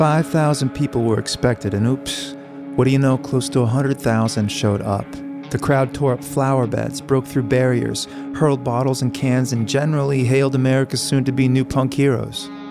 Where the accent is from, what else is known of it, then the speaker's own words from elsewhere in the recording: Boston, Massachusetts, United States; Now, this has been a tough call in my hometown.